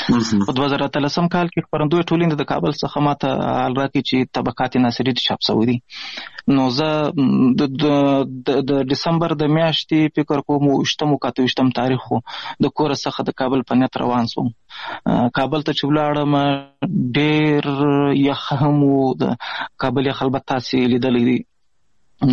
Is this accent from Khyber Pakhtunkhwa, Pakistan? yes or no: no; Pishin, Balochistan, Pakistan; also born or lived in Ghazni; زه خو اصلا د افغانستان د غزنی ولایت اوسېدونکی یم د مهاجرت شپې ورځې په پاکستان کې تیروم په پاکستان کې زیږیدلی یم د کوټې سره نږدې پښین ښار ګوټي ورته وایي په دې پښین ښار کې اوسېږم